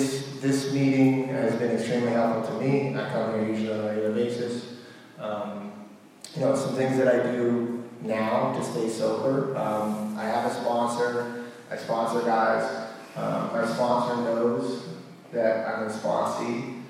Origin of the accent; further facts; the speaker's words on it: New England, United States; I grew up in New England, so I'm a diehard sports fan.